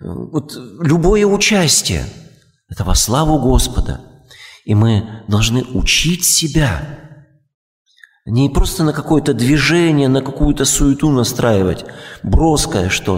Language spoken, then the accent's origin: Russian; Far East, Russia; also born or lived in Moldova; потом мы переехали в Молдавию с Дальнего Востока